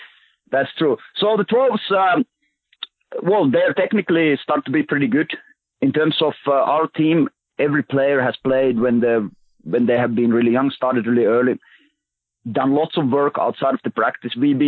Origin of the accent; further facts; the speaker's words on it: Äänekoski, Central Finland, Finland; English is a second language; Yeah, so grew up in Finland in the central Finland region, a town of Äänekoski, pretty small place